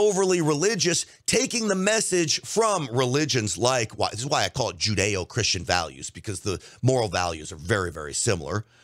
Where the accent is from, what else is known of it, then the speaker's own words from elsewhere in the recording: Scarsdale, New York, United States; I grew up in Scarsdale, New York. Scarsdale, New York, an overwhelmingly Jewish community.